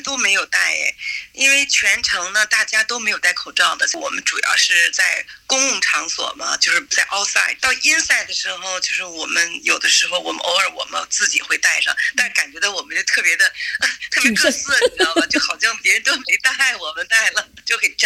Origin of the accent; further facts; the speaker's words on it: Sydney, New South Wales, Australia; 我说我们是澳大利亚的，是在悉尼过来的。